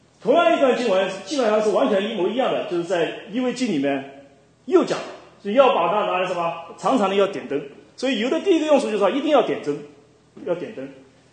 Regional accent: China; 那么我就想到我中国人，我从来没用过这个。

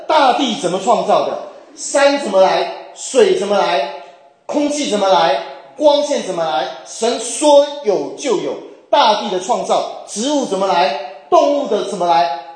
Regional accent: China; 所以我们中国人讲知道，知道很重要

